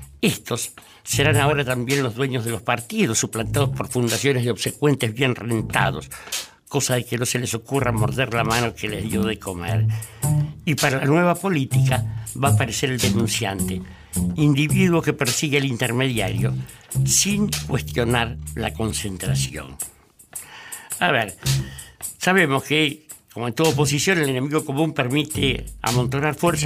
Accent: Buenos Aires, Argentina; born there; Y yo, aunque pasé por la Sorbona, nací en Barracas, muchachos.

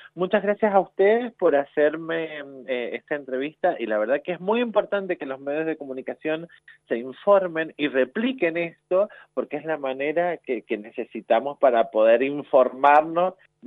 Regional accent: Mendoza, Argentina; estamos madurando como sociedad mendocina

